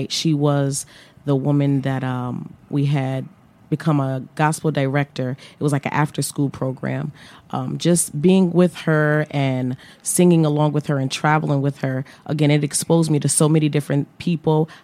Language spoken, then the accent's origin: English; New Haven, Connecticut, United States; Growing up in New Haven, I attended Nathan Hale in middle school, and then I went off to go to Wilbercross High School, where I graduated in 2005.